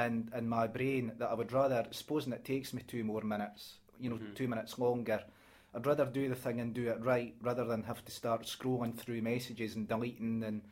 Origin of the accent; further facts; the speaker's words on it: Scotland, United Kingdom; accent: broad Scots; My accent is really broad. I was having a discussion with a client about this yesterday. My accent is very, very broad Scots, as she put it.